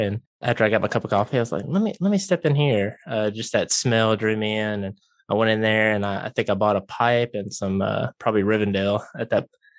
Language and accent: English; Jackson, United States; Well, I'm from Jackson, born and raised. I grew up in a kind of a family that did not smoke.